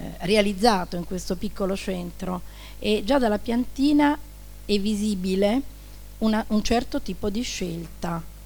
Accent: Rome, Lazio, Italy; visto che io sono nata cresciuta a Cinecittà e ricordo benissimo come questo sviluppo urbanistico è andato avanti negli anni

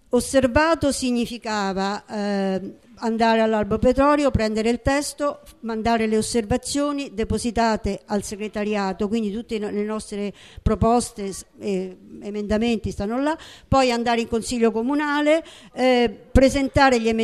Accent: Rome, Lazio, Italy; ho 70 anni, vivo a Pietralata dal 1987 e sono romana da 10 generazioni.

